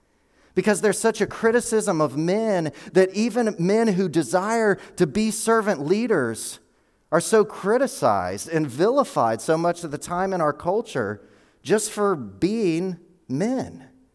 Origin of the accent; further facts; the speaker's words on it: Georgia, United States; Growing up in Georgia, I kind of wrote down what I kind of thought the culture said was a real man.